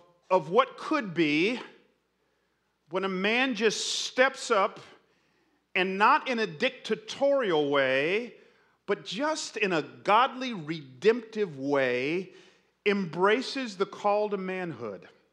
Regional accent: Atlanta, Georgia, United States; I grew up in Atlanta

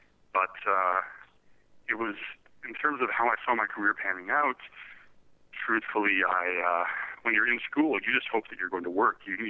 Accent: Calgary, Alberta, Canada; there was an old joke when we were growing up with my teacher in Calgary.

